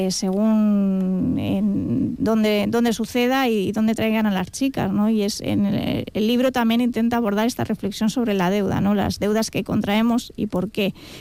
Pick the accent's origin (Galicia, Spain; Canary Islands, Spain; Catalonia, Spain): Catalonia, Spain; Yo soy catalana, la novela está ambientada en Madrid